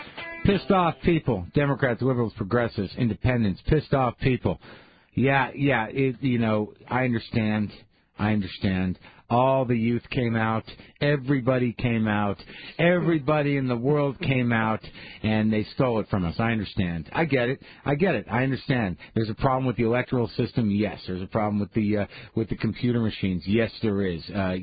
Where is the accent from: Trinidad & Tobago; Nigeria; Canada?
Canada; now in United States; I'm a Canadian student in Orange County, California.